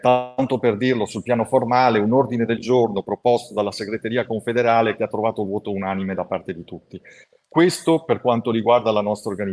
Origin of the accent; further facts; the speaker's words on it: Veneto, Italy; io vengo dal Veneto, non esiste un solo bar dello sport in Veneto in questo momento